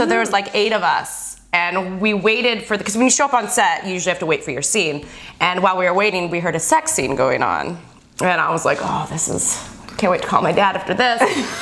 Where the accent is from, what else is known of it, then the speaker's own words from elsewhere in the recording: Bloomington, Illinois, United States; born there; moved away as an adult; also born or lived in Arizona; I was born in Bloomington, Illinois, which is 2 hours south of Chicago. Small little town. At the age of 18, I left it because it was cold and went to Arizona State for college.